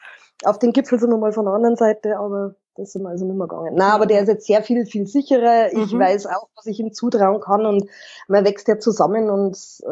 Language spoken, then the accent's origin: German; Burghausen, Bavaria, Germany; ich bin aus Burghausen. Das gehört also weder zum Chiemgau noch zum Berchtesgadener Land noch zu Salzburg. Das ist von Salzburg 60 Kilometer weit weg.